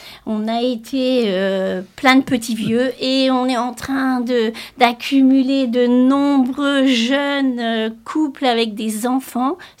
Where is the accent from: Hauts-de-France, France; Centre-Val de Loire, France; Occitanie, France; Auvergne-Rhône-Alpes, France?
Hauts-de-France, France; Ivors; je suis originaire d'Ivor. Mon papa est fils d'une lignée de paysans installés à Ivor depuis le XVIIIe siècle. Et ma maman est fille du boulanger d'Ivor aussi depuis des générations.